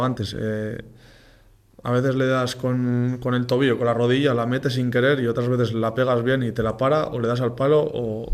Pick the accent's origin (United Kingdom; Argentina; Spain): Spain; Basque Country; Y eso que vengo del País Vasco, que es un sitio donde llueve mucho